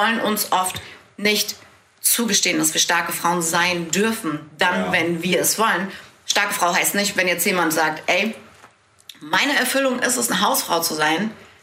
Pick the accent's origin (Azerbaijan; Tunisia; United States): Tunisia; gerade so aus meinem Kulturkreis, ich komme aus Tunesien